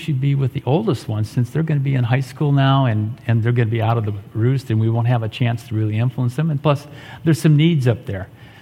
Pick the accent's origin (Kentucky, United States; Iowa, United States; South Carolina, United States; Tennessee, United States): Iowa, United States; moved away as an adult; I had no desire to move to Vermont. I grew up in Iowa. I don't like winter. I don't like cold.